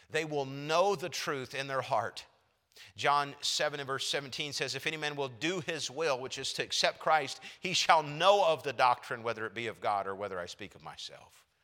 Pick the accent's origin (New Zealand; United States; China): China; Well, growing up in China on the mission field, as the church plant was getting underway, and my dad started a Bible study on Friday nights